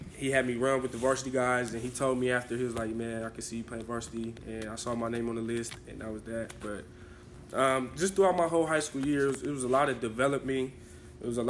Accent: Columbus, Ohio, United States; Okay, so I'm from Columbus, Ohio. I went to Northland High School.

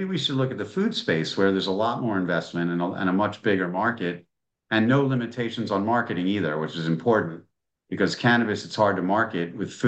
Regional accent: Philadelphia, Pennsylvania, United States; I'm not gonna stop eating cheesesteaks. I'm from Philadelphia

